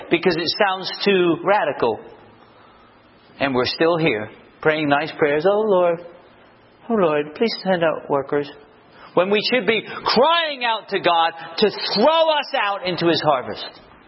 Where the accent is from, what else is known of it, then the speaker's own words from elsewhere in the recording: England, United Kingdom; Now, I grew up in England.